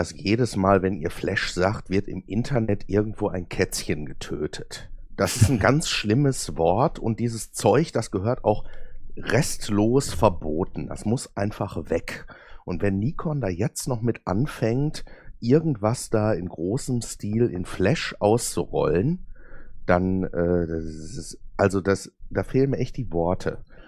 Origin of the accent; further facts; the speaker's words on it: Duisburg, North Rhine-Westphalia, Germany; bin ich dann die 230, 240 Kilometer da in meinen alten Heimatort ins Ruhrgebiet gefahren, nach Duisburg